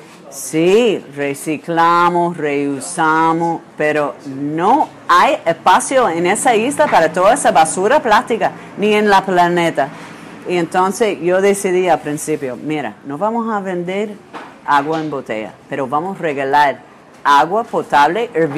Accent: New York, United States; now in Cuba; Soy de Nueva York. Me enamoré del pueblo cubano, de las filosofías aquí, de cómo organizar una sociedad en una manera diferente.

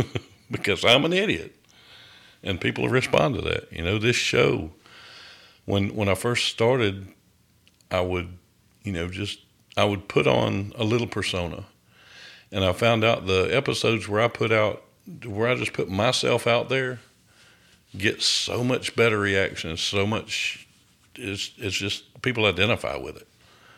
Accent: Athens, Georgia, United States; I grew up around Athens, so I know

